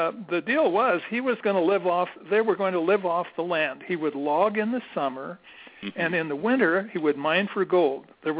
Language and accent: English; Grants Pass, Oregon, United States; also born or lived in San Francisco; Prior to that, we're living in San Francisco up on Hyde Street, and Dad decides it's time to get out of San Francisco. It was during the war, and we moved to Grants Pass, where his parents were living.